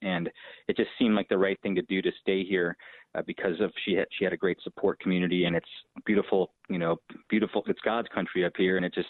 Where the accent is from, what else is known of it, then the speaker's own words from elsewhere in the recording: Stevens Point, Wisconsin, United States; also born or lived in Palo Alto / New York City; I grew up in Stevens Point, Wisconsin. I went there until high school and then was lucky enough to get into Harvard University.